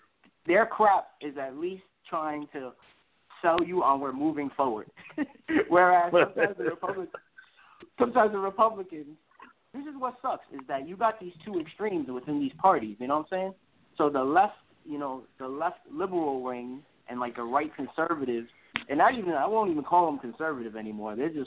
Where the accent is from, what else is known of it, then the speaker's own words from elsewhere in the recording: New York, United States; I think as a New Yorker, you see that the most.